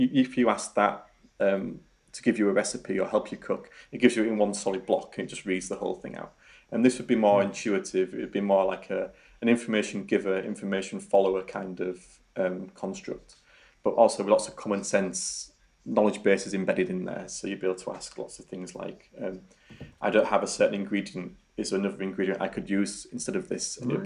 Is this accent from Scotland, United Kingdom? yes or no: no; Yorkshire and the Humber, United Kingdom; accent: Yorkshire; Pronunciations and even regional dialects, like my Yorkshire accent, would be a huge factor of this.